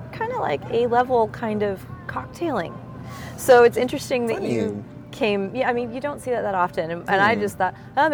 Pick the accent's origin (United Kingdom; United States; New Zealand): United States; San Diego, California; But I grew up in San Diego, beach culture. We had tikis everywhere.